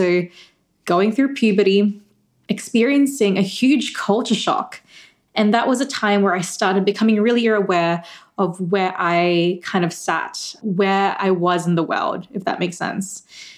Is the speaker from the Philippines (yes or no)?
yes; Philippines; born there; So I was born in the Philippines. I'm currently 26 years old. I was born in 1995.